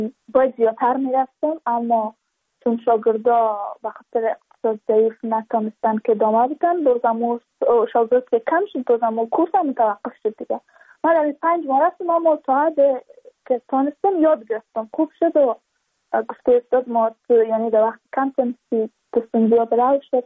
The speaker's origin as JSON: {"language": "Persian", "region": "Badakhshan", "country": "Afghanistan", "said": "چون ما از بدخشان هستیم"}